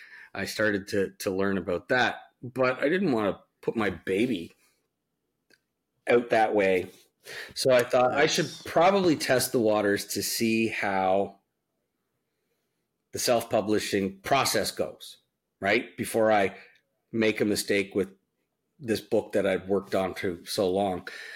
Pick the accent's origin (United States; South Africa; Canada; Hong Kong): Canada; Ontario; I live in Toronto and I grew up in Ontario.